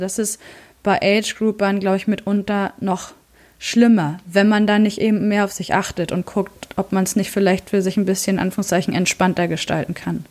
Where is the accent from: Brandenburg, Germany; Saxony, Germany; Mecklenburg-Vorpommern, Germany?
Mecklenburg-Vorpommern, Germany; da in meinem Heimatbundesland Mecklenburg-Vorpommern, da nimmt das schon auch zu.